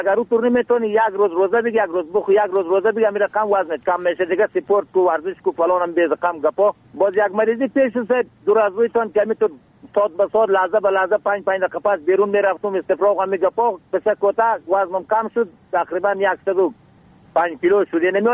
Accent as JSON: {"language": "Persian", "region": "Bamyan", "country": "Afghanistan", "said": "از ولسوالی که احمد قریه یاجر، فعلا در قریه کاغور زندگی میکنم، ولایت ما بامیان."}